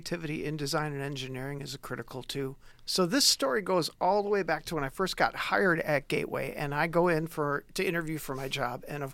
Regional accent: Racine, Wisconsin, United States; also born or lived in Chicago; Now, I grew up in Racine, and I moved to Chicago after college, and it was 30 years since I came back.

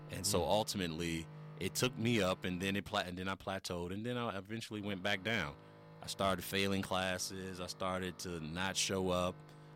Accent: Racine, Wisconsin, United States; also born or lived in Chicago, Illinois; I grew up in Racine, originally from Chicago, but Racine is home.

